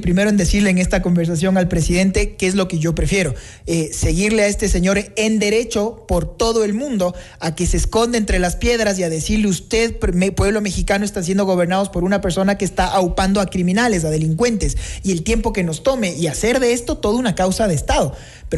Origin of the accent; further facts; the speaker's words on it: Ecuador; Espero, como ecuatoriano, que nos vaya muy bien.